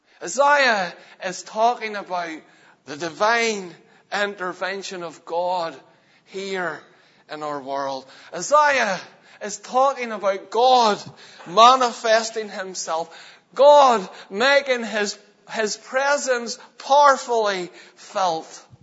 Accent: Northern Ireland, United Kingdom; I'm from Antrim.

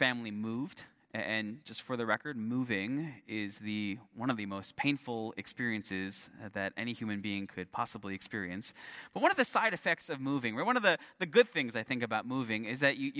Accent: Queens, New York, United States; also born or lived in Manhattan; 1985, I was born. 1987, I went to nursery school. 1991, I moved from Manhattan to Queens.

